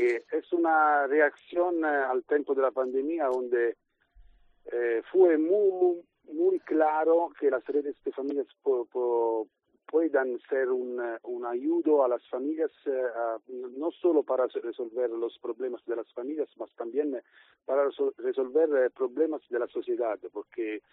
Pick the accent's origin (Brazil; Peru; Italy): Italy; Spanish is a second language; porque yo soy italiano